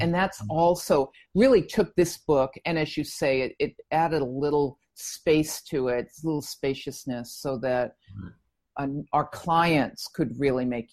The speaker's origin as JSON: {"language": "English", "town": "Boston", "region": "Massachusetts", "country": "United States", "also_born_or_lived": "Mexico", "said": "And as you can tell, I'm from Boston."}